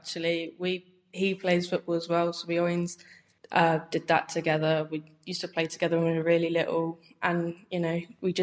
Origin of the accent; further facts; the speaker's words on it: Bristol, South West England, United Kingdom; So I grew up in Brislington.